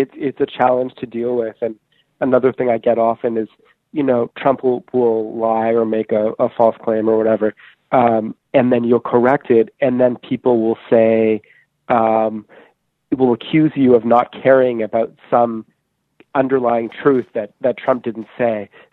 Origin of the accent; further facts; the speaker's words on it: Canada; You know, I'm a Canadian.